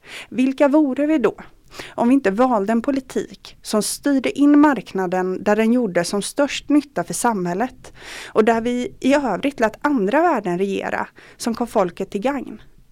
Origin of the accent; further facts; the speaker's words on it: Floda, Västra Götaland County, Sweden; now in Gällivare, Sweden; Kanske hör du på min dialekt att jag inte föddes här. Jag kommer från Floda som ligger 3 mil utanför Göteborg. Sedan 11 år bor jag i vårt älskade Gällivare.